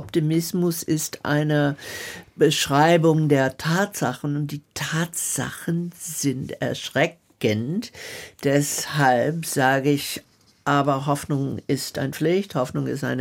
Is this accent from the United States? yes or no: yes; Southern United States, United States; Ich bin als Kind in der Bürgerrechtsbewegung in den Südstaaten von Amerika groß geworden.